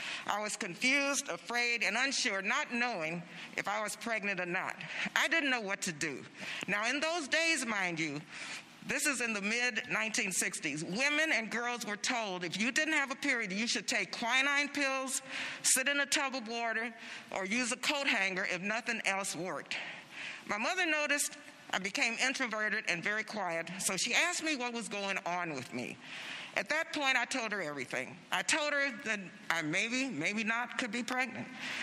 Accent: El Paso, Texas, United States; I was raised in El Paso, Texas, and attended Catholic school.

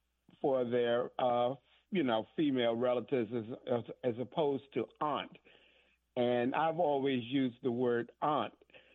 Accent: New York City, New York, United States; born there; accent: New York; also born or lived in Washington, D.C.; now in Dover, United States; I was born in New York City, and I lived 3 years in the District of Columbia shortly after my father passed away. I sort of inherited a mid-Southern accent.

